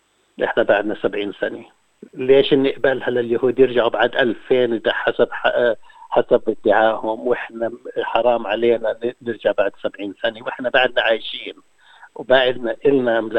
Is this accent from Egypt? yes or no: no; Jordan; born there; أنا من مواليد الأردن بعد النكبة. طبعا أهلي خرجوا من يافا خلال الحرب